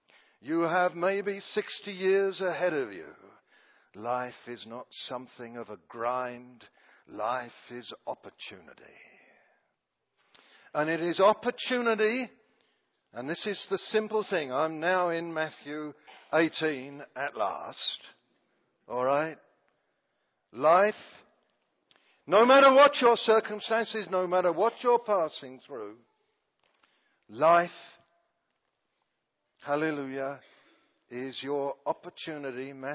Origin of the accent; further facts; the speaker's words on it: London, United Kingdom; born there; I was born in the East End of London during the Second World War.